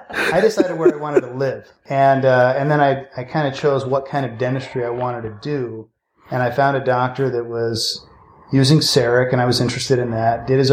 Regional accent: Utah, United States; also born or lived in Idaho; Well, I practice in Boise, Idaho. I'm originally from Utah and Idaho.

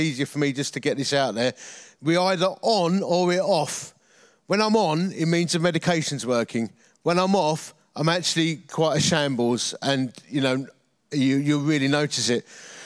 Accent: Dagenham, London, United Kingdom; As you can tell from my dulcet tones, I come from the East End of London, or Essex, from a place called Dagenham.

